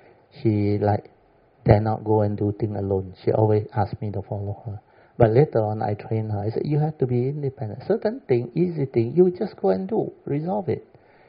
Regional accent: Songkhla, Thailand; Then there were many incidents in my hometown. You know what they do? We all alastar near Hap Jai, or Padang Besar.

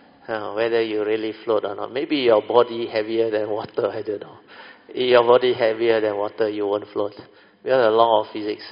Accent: Alor Setar, Kedah, Malaysia; We are from Alor style. We got this Kedah club, where the club member they can go in.

